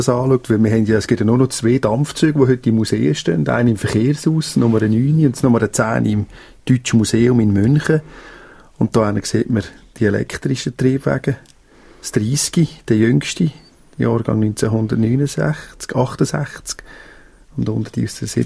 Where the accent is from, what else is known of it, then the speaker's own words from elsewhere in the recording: Vitznau, Lucerne, Switzerland; mein Heimatort ist Vitznau